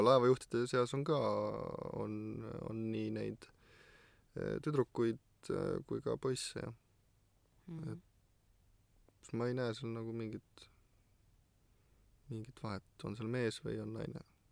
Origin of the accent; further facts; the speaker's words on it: Türi, Järva County, Estonia; siis ütlesin Türilt , ütlesin , no ilmselt keegi ei tea , kus see on